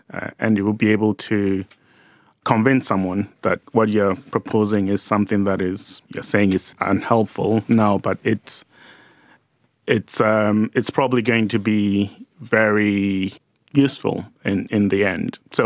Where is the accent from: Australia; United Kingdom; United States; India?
United Kingdom; Edinburgh, Scotland; I lived in a nice kind of area. I wasn't from South London. I grew up in Edinburgh.